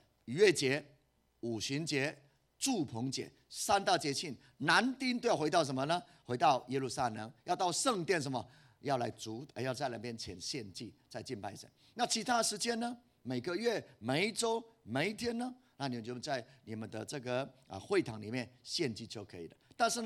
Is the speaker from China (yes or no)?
no; Puli, Nantou County, Taiwan; 台湾真是如此，我的故乡埔里也是如此